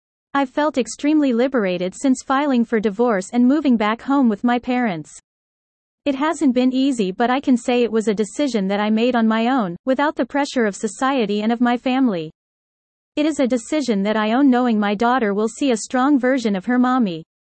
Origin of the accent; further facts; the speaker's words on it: Memphis, Tennessee, United States; I grew up in the South, Memphis, Tennessee, a part of the Bible Belt.